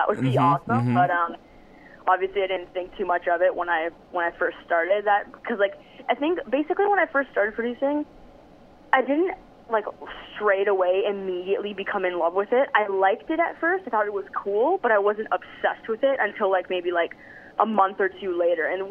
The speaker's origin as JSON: {"language": "English", "town": "Niagara Falls", "region": "Ontario", "country": "Canada", "tie": "born or raised there", "said": "Right now, I'm just actually chilling in my hometown, Niagara Falls, and I'm just played a couple of shows in Toronto this weekend"}